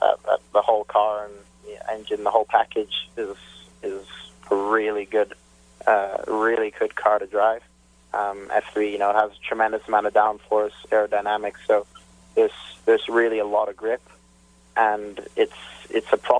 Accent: Montreal, Quebec, Canada; But definitely, I'm from Montreal.

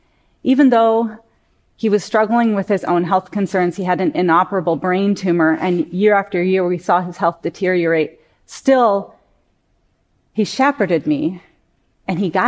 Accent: Portland, United States; Let me share a little bit about myself. I grew up in Portland.

